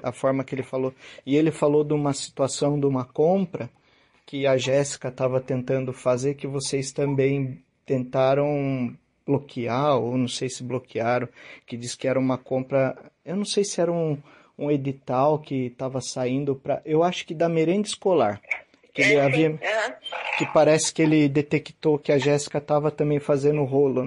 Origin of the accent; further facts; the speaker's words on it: Mairinque, São Paulo, Brazil; eu sou de Mairinque, sabe?